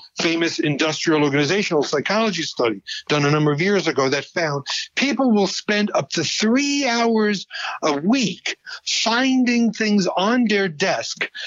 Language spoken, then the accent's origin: English; New York, United States; I'm from New York, as you know.